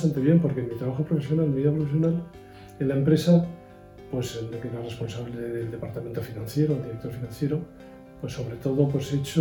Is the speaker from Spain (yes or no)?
yes; Bilbao, Basque Country, Spain; soy supernumerario y he trabajado en Vitoria, aunque yo soy natural de Bilbao.